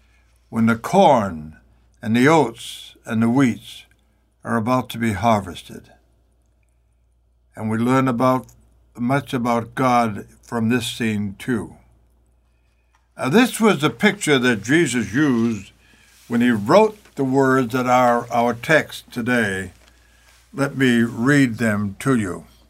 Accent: Maine, United States; I love to go back to my home state of Maine, where we are surrounded by the ocean, with lakes all around us and the mountains. What a beautiful place it was to spend my boyhood.

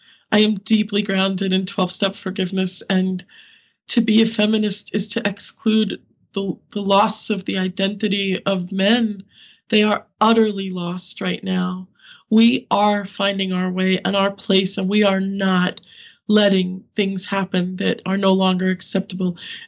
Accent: Ireland; We're Irish.

